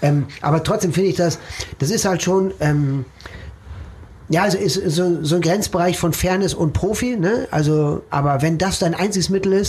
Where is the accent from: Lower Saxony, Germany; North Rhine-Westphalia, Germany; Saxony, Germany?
North Rhine-Westphalia, Germany; Herne; also born or lived in Dortmund; Ich bin in Dortmund nur geboren. Ich bin in Port groß geworden. In Herne. Ja, also okay. Ich bin in Van der Eickel und in Herne aufgewachsen, zur Schule gegangen.